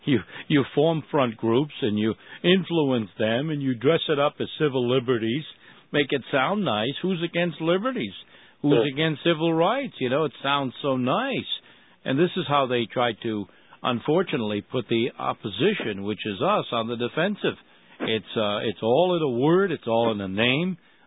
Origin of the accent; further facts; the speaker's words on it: Rhode Island, United States; right here in my home state, Rhode Island